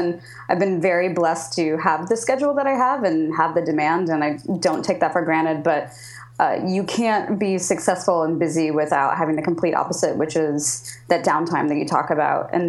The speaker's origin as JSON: {"language": "English", "town": "Lawrence", "region": "Kansas", "country": "United States", "tie": "born or raised there", "said": "I was born in Kansas City, but grew up in Lawrence."}